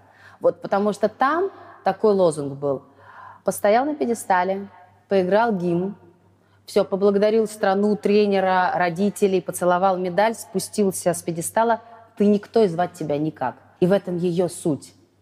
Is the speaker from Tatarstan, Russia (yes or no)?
no; Rayevka, Bashkortostan, Russia; вот я из Раевки, из Башкирии